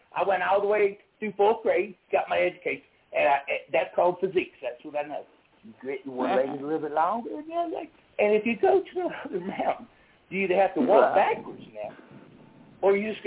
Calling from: Alabama, United States; I'm from Alabama here. I'm from Alabama.

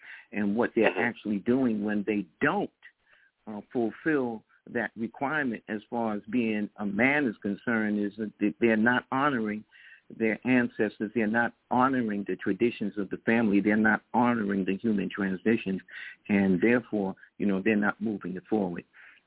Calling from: New York City, New York, United States; calling out of New York City.

